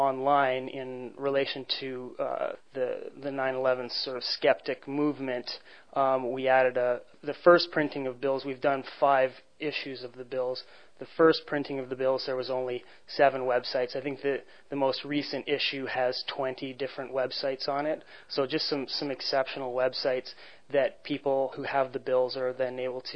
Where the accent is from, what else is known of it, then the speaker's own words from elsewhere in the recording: Calgary, Alberta, Canada; I am an artist from Calgary, Canada